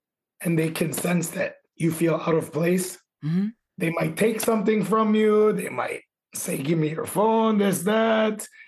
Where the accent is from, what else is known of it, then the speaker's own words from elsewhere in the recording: Chicago, Illinois, United States; Because I grew up in Chicago my whole life. I know everywhere, South Side, West Side.